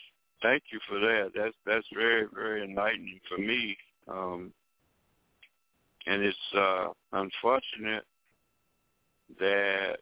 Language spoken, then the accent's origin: English; United States; since I'm an American, I may be asked if I'm a Muslim, where did I learn Islam, how did I learn Islam.